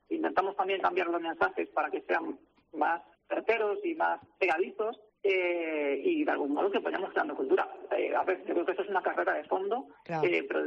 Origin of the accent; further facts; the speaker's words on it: Galicia, Spain; moved away as an adult; now in Gran Canaria, Spain; no tengo acento canario, soy gallego, vivo aquí 20 años.